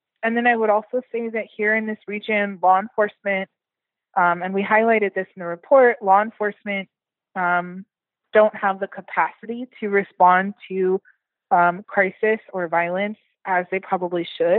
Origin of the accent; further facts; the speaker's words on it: California, United States; I was born and raised in Humboldt County. I still live in Humboldt County.